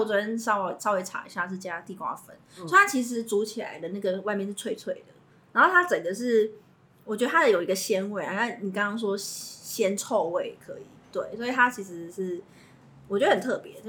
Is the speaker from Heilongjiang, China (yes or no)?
no; Fuzhou, Fujian, China; 我觉得应该就是比较属于我们福州人福州人的比较特色的食物